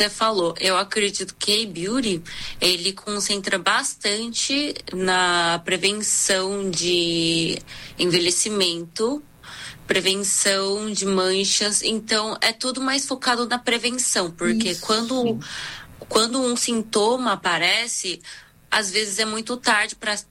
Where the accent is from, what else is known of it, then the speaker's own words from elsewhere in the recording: South Korea; Portuguese is a second language; E eu acredito que eu sou uma dessas raríssimas pessoas que existem aqui na Coreia. E também acaba que eu sou sendo coreana, né?